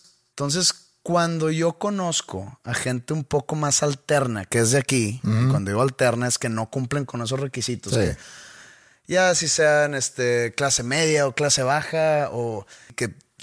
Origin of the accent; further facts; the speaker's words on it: Sweden; Spanish is a second language; moved away as an adult; now in Mexico; Soy sueco. Me vine aquí a vivir a México porque me casé con una mexicana